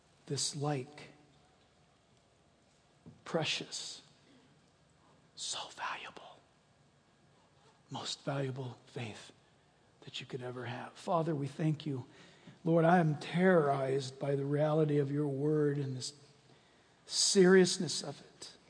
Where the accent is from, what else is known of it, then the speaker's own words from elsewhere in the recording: United States; born there; I was born in America.